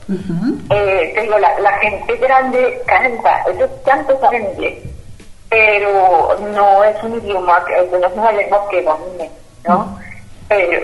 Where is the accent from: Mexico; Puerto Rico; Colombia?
Mexico; Somos mexicanos, somos católicos, o somos cristianos, o somos evangélicos